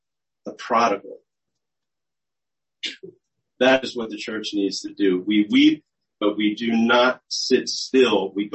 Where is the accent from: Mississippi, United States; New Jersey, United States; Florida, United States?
New Jersey, United States; I grew up in New Jersey, and I'm sick and tired of hearing about things going on in Jersey that are contrary to God's word.